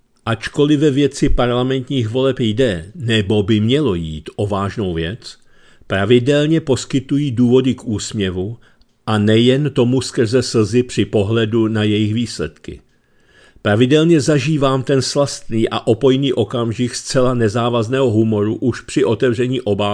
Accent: Pardubice Region, Czechia; Je to můj rodný kraj

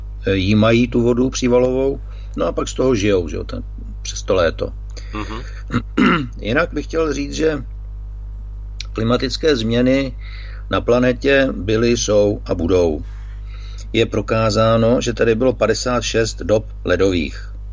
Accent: South Moravian Region, Czechia; Já jsem vyrostl na jižní Moravě v Podluží, kousek od Lanžota

